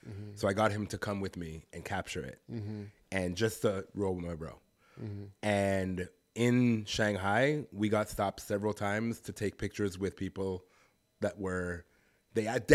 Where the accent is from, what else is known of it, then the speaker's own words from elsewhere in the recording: Toronto, Ontario, Canada; I'm from Toronto. There's everybody here all the time.